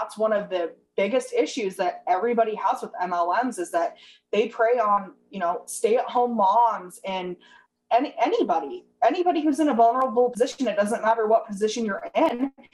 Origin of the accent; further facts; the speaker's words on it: Utah, United States; Like I said, I'm from Utah. So when you're 25, you have four kids. That's just the way it is. It's normal here.